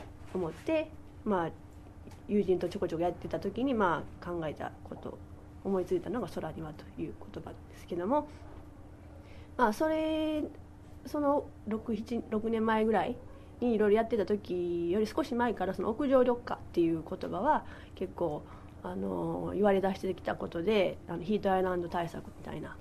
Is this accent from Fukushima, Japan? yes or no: no; Osaka, Japan; なんか私は町中出身なので、谷町4丁目出身なので